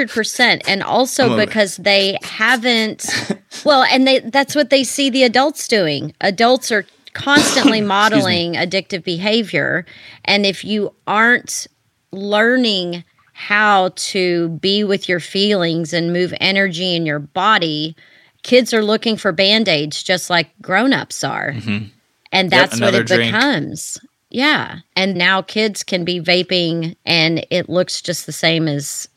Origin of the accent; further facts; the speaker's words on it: Texas, United States; So now that I moved back to my home state of Texas, where cannabis isn't legal in at a all.